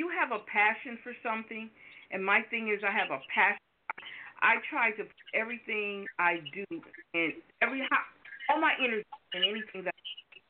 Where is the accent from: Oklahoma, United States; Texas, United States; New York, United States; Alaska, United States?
New York, United States; Albany; now in Louisiana, United States; I am originally from Albany, New York. I'm in Louisiana now because my mom is from this area.